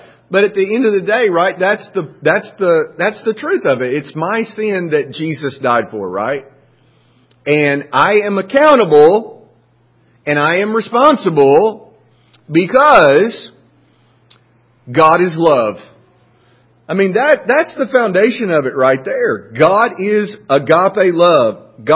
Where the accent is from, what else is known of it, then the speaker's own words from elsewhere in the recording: Alabama, United States; because I'm from Marion County, Alabama.